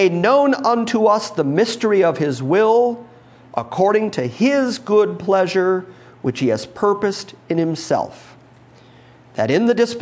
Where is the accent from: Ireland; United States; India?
Ireland; I'm Irish.